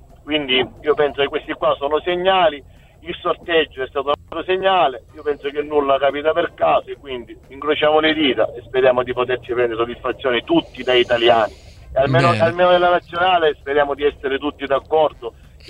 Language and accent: Italian; Sicily, Italy; Allora, no, da siciliano sicuramente è un orgoglio